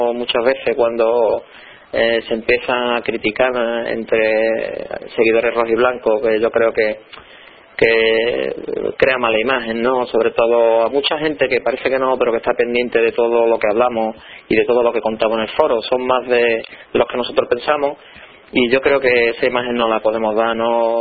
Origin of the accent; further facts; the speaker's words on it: Ceuta, Spain; yo nací en Ceuta y sigo viviendo en Ceuta